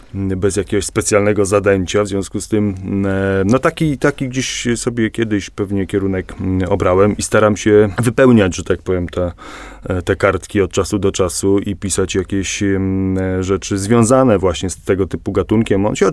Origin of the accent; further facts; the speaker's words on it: Toruń, Kuyavian-Pomeranian Voivodeship, Poland; also born or lived in Łódź; bo ja faktycznie urodziłem się w Łodzi, ale od dziecięcia niemalże z tym Toruniem jestem związany. Dzisiaj w Toruniu nie mieszkam, mieszkam pod Toruniem